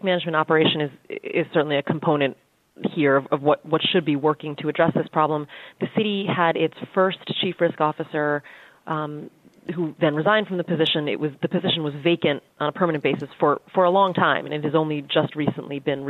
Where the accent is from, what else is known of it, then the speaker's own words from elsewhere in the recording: New England, United States; You know, I'm from New England, so I abstain.